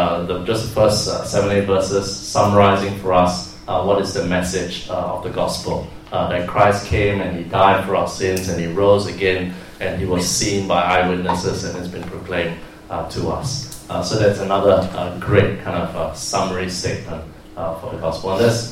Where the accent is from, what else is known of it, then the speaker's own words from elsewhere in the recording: Singapore; And so growing up in Singapore, you have to learn a second language. I learned Mandarin, so I speak Mandarin, Cantonese, and English.